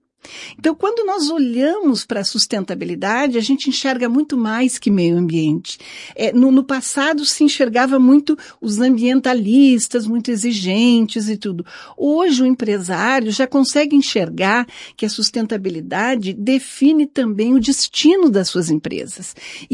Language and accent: Portuguese; Brazil; Hoje nós temos esse destaque que me orgulha muito como brasileira em poder dizer isso.